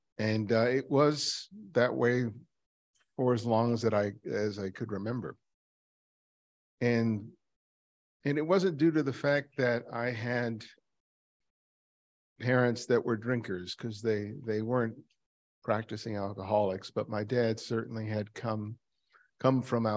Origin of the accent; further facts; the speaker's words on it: Los Angeles, California, United States; growing up in South LA during the 70s